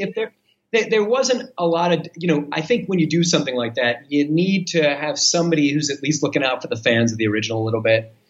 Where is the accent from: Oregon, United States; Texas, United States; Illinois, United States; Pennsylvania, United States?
Pennsylvania, United States; Philadelphia; I'm actually from Philly.